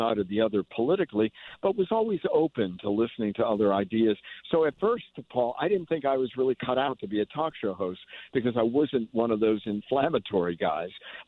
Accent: Waterbury, Connecticut, United States; And I went back to my hometown, and I talk about this in my book. And it was one of those difficult moves, in a sense, because I had been kind of playing in a big ball yard, if you will. But I came back to Waterbury.

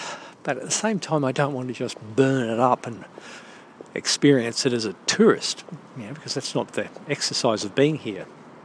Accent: Australia; I eventually tell them I'm from Australia and they go, "Oh, that's a long way."

